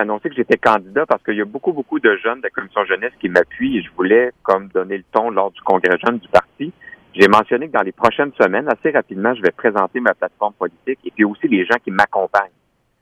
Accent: Lévis, Quebec, Canada; now in Montreal, Canada; Comme je vous dis, moi, écoutez, je viens de Lévis. J'habite à Montréal depuis un certain temps.

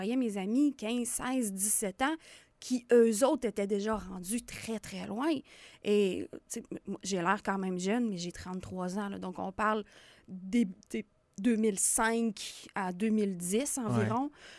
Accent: Stoneham, Quebec, Canada; Stoneham, Lac-Saint-Charles.

